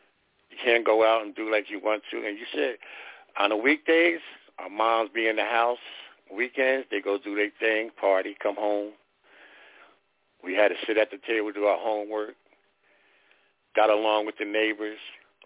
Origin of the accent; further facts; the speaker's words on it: Patterson, United States; It was fun growing up in Patterson.